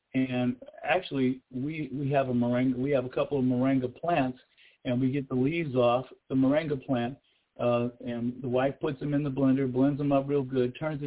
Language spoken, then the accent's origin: English; Los Angeles, California, United States; and to all of the people that I grew up with in the Baldwin Hills area, sending out much love to you right now.